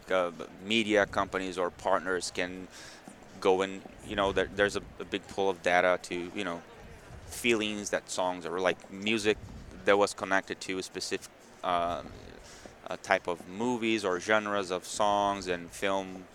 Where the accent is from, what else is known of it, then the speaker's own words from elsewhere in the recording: Brazil; I'm from Brazil and I'm here working with this guy.